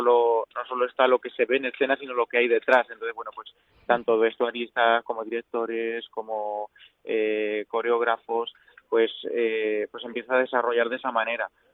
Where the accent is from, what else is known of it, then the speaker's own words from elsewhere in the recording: Albacete, Castilla-La Mancha, Spain; pues yo soy de Albacete y bueno, pues sé que es una ciudad que mueve mucho, se mueve mucho culturalmente